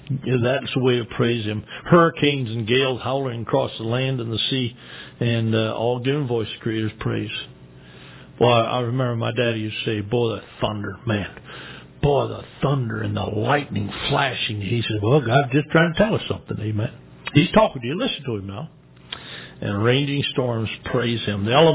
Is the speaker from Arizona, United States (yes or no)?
no; Flint, Michigan, United States; When I was growing up in Michigan, Flint, Michigan, it always went through the trailer parks.